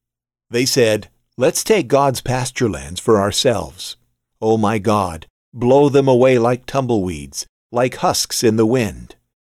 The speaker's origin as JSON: {"language": "English", "region": "California", "country": "United States", "said": "We've been going through quite a long drought here in my home state of California, so we need rain."}